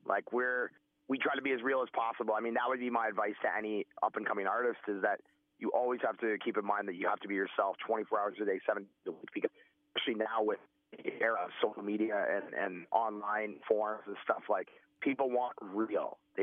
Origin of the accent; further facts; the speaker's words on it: Toronto, Ontario, Canada; I'm like, not exactly. We're from Toronto.